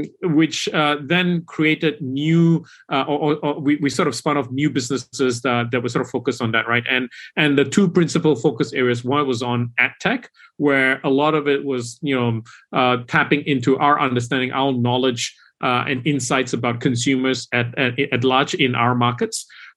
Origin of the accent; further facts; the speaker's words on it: Malaysia; moved away; I moved back to Malaysia, my home country. The country was where I was born.